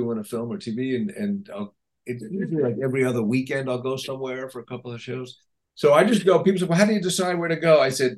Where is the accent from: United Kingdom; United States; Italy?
United States; New York City, New York; I'm from the city. I'm from New York, but I went to school up in Binghamton. So I'm familiar with upstate-ness.